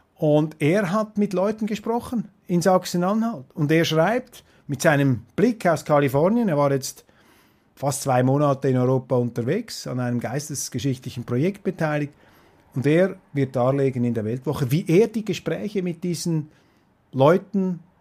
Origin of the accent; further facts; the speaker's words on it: Switzerland; mich als Schweizer